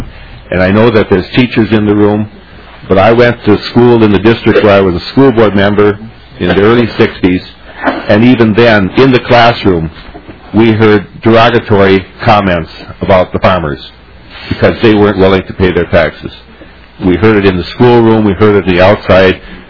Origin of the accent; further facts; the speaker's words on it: Plato, Minnesota, United States; I'm from Plato, Minnesota.